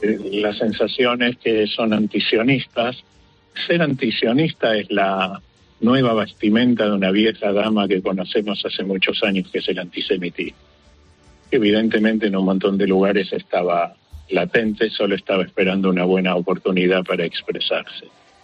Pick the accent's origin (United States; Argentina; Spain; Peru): Argentina; Pero como buen argentino sé que para tango hacen falta dos.